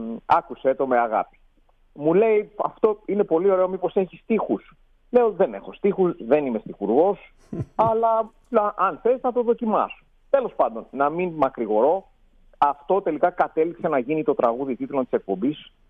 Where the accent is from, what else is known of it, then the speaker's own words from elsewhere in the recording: Greece; ήμουνα στο εξωτερικό, που ήμουνα τα περισσότερα χρόνια της ζωής μου μέχρι τώρα, παρά στο εσωτερικό, αν και γεννήθηκα και μεγάλωσα στην Ελλάδα